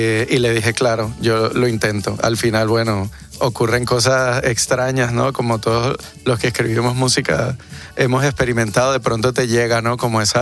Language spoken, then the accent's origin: Spanish; Venezuela; Bueno, yo como venezolano, pues no, quizás no sea demasiado objetivo